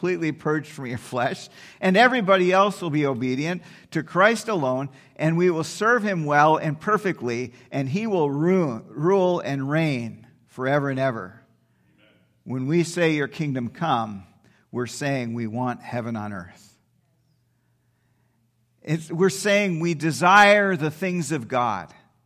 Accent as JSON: {"language": "English", "region": "North Dakota", "country": "United States", "tie": "born or raised there", "said": "but in North Dakota, my home state"}